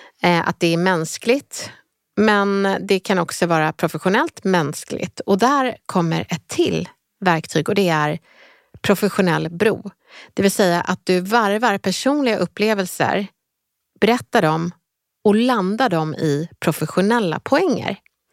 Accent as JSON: {"language": "Swedish", "town": "Helsingborg", "region": "Skåne", "country": "Sweden", "tie": "born or raised there", "said": "Jag är uppväxt i Helsingborg och det är så himla fint när man står nere vid kajen, för på andra sidan så ser man Danmark."}